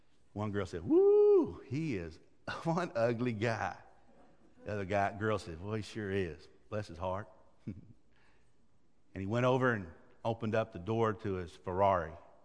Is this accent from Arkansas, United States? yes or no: yes; Arkansas, United States; I'm from Arkansas. We like barbecue.